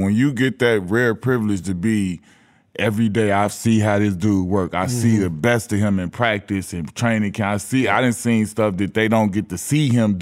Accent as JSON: {"language": "English", "town": "Chicago", "region": "Illinois", "country": "United States", "tie": "born or raised there", "said": "I'm from Chicago, so I grew up"}